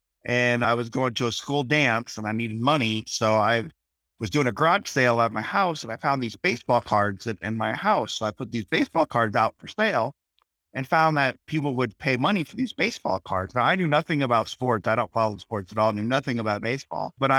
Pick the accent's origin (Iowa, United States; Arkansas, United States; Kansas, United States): Iowa, United States; Well, I'm from Iowa as well, but from a bigger town, and also went to the University of Iowa.